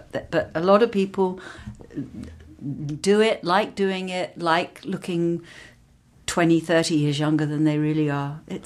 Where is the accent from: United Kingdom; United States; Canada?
United Kingdom; England; I suppose the difference is partly growing up in England and not growing up in the States, where that kind of facial work has been much more prevalent.